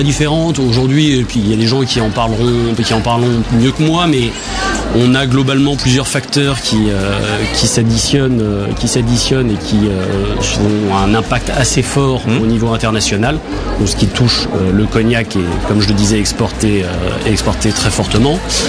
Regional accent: Paris, Île-de-France, France; je suis parisien

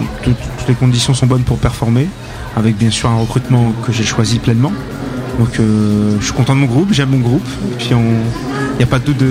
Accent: Lille, Hauts-de-France, France; Moi, je suis Lillois.

